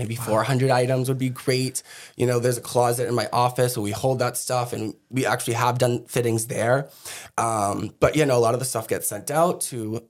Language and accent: English; Andover, Massachusetts, United States; And I grew up in Andover, too. So there's a lot of, like, artsy businesses out there